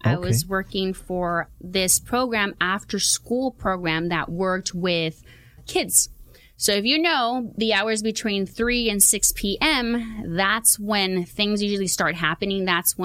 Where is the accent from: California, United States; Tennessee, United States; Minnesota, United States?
California, United States; Huntington Park; HP. Was born and raised in Huntington Park, and I went to that elementary, to the middle school, and to the high school.